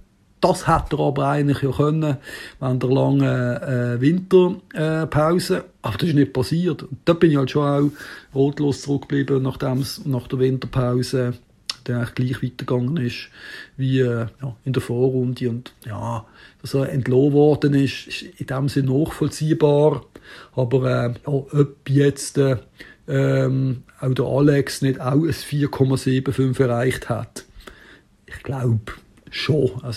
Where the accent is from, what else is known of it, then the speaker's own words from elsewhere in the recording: Reinach, Basel-Landschaft, Switzerland; born there; now in Bern, Switzerland; Hallo zusammen … aus Bern. Ich bin zwar in Rheinach geboren und jetzt aber schon 20 Jahre in Bern.